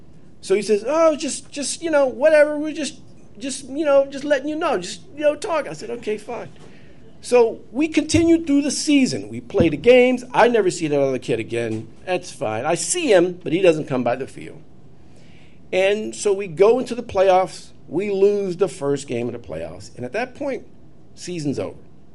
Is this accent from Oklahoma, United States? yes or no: no; Louisiana, United States; growing up in Louisiana, there's certain towns, like Chalmette is one of them